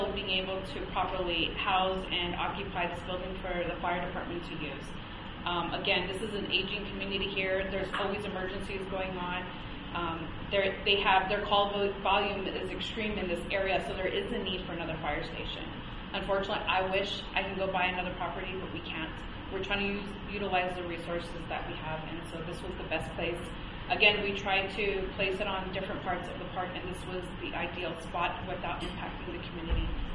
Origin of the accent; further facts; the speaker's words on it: Nevada, United States; I'm from Clark County, we're property manager.